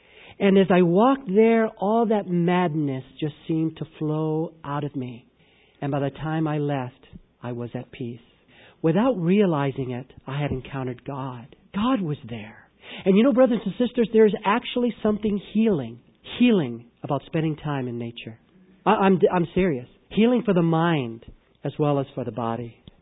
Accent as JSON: {"language": "English", "town": "Glendale", "region": "California", "country": "United States", "tie": "born or raised there", "said": "And in L.A., where I grew up in Glendale, I was really blessed in that there were some botanical gardens around us."}